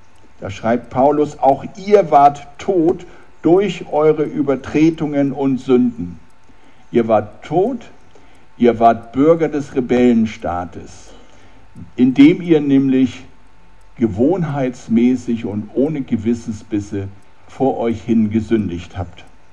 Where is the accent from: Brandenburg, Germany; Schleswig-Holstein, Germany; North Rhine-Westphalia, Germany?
Schleswig-Holstein, Germany; moved away; also born or lived in Lower Saxony; ich komme ja aus dem Norden in Schleswig-Holstein und in Nordniedersachsen, Lüneburger Heide und so.